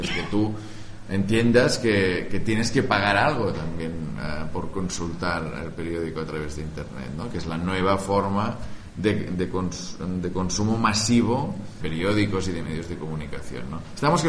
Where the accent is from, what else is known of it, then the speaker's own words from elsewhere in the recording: Vic, Catalonia, Spain; Yo soy de Vic